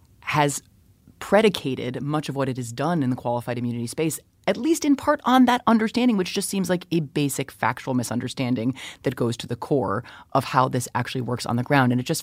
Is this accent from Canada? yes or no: no; Chicago, Illinois, United States; my hometown of Chicago is probably the worst offender